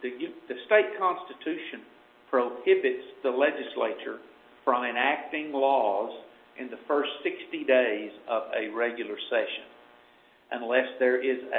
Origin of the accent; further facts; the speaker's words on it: Dallas, Texas, United States; I grew up in Dallas, grew up out in East Dallas.